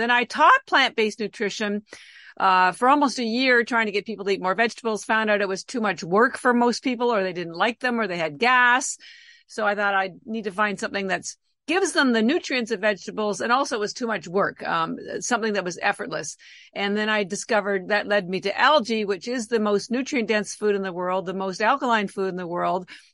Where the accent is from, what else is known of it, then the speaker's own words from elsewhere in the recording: Canada; now in Boston, United States; So as I mentioned, I do live in Boston, Massachusetts, although I am Canadian, born and raised, educated. But I've lived in the States for almost 35 years.